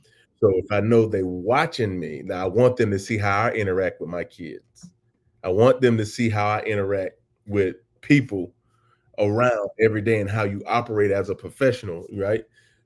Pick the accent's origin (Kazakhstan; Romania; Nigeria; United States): United States; Atlanta, Georgia; go get food in the neighborhoods that I grew up here in Atlanta.